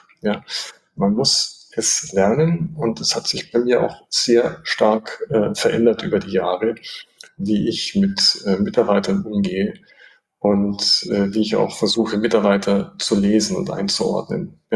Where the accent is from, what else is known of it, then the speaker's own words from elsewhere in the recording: Munich, Bavaria, Germany; ich bin in München aufgewachsen, geboren und aufgewachsen. Und meine Eltern kamen aus dem Oberpfälzer Raum und aus dem Sudetenland. Das heißt, meine Mutter war Kind von Flüchtlingen